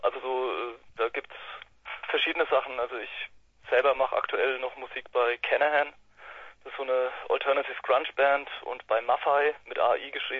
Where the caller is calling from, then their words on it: Nuremberg, Bavaria, Germany; wir sind wohnhaft in Nürnberg und Leipzig aktuell, also zwei von uns in Nürnberg, ich auch eben. Ruf gerade aus Nürnberg an.